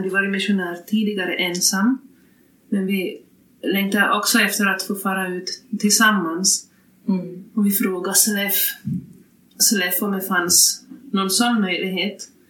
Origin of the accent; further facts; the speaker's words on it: Oravais, Ostrobothnia, Finland; och jag är hemma från Oravai-skogarna.